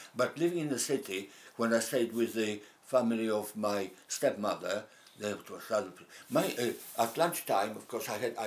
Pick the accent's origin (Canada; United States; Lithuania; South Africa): Lithuania; Vilnius, Vilnius County; English is a second language; now in United Kingdom; Anyway, I'm from Vilna.